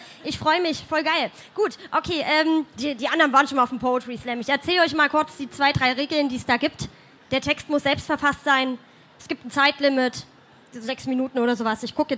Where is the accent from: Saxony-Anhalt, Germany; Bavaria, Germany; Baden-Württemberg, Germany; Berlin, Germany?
Saxony-Anhalt, Germany; Halle; Gut, ich komme aus Halle, das ist schon schlimm genug